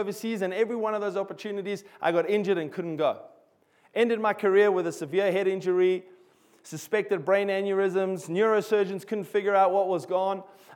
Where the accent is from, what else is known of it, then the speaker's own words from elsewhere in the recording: South Africa; if I say a few words that are a little bit weird and you can't understand, that's because I'm South African.